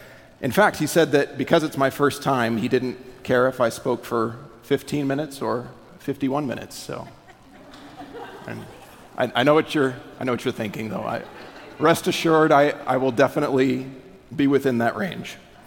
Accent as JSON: {"language": "English", "region": "Alaska", "country": "United States", "moved": "as an adult", "lives_now": "Tennessee, United States", "said": "I'm married. I've got two kids, and we're originally from Alaska. We've been in Tennessee for almost three years now."}